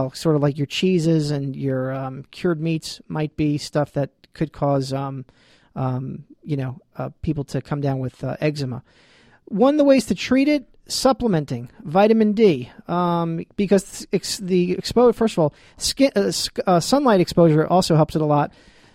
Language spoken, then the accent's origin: English; New Jersey, United States; Actually, growing up in New Jersey.